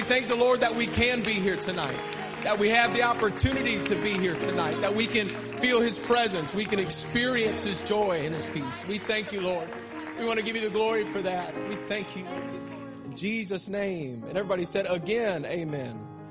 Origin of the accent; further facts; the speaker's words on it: St. Louis, Missouri, United States; Y'all feel good to be, I'm saying y'all. I'm from St. Louis.